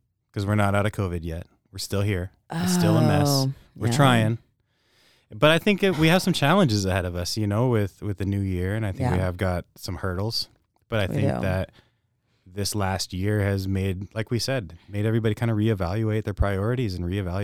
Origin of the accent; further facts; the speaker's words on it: Dallas, Texas, United States; born there; Yeah. Texas. I was born in Dallas. Don't go there.